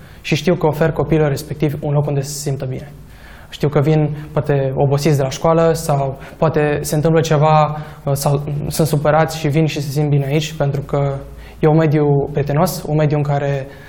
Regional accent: Gura Humorului, Suceava County, Romania; Eu m-am mutat de la Gura Humorului, un oraș mai micuț, și când m-am mutat nu m-am prea obișnuit cu locul.

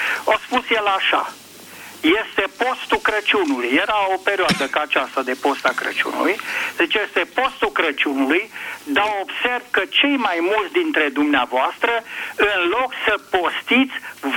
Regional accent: Cluj, Cluj County, Romania; de la Cluj și aș vrea în câteva cuvinte o scurtă intervenție

